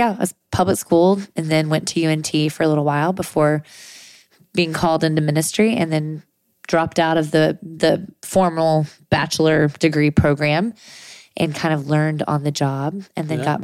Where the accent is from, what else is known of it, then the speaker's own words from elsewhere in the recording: Oklahoma, United States; born there; also born or lived in Texas; Did you know I was born in Oklahoma?